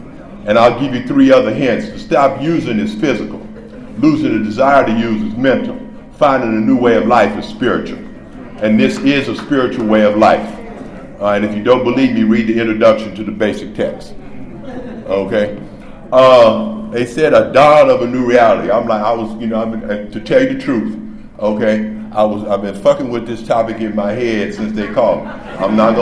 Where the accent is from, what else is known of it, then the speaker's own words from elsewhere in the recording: Los Angeles, California, United States; I was born and raised in Los Angeles. I am an original Angelino, as they say. All right, I come from the east side of Los Angeles.